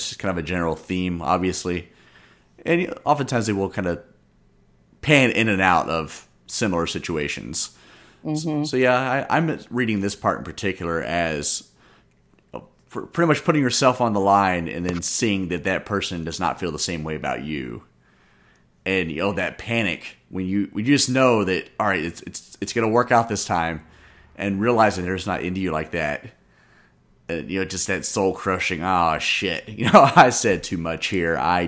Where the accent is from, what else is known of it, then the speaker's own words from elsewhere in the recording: Kentucky, United States; I grew up in Kentucky.